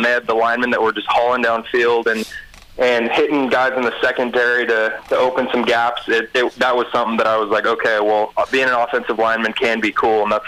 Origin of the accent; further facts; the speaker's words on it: Eugene, Oregon, United States; Yeah, so actually, I grew up in the North Eugene area, right across the street